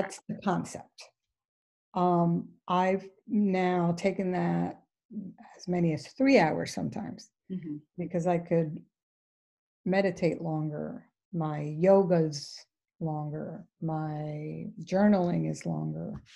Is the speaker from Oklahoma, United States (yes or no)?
no; New York, United States; As a New Yorker, it was the furthest thing for me to want to do.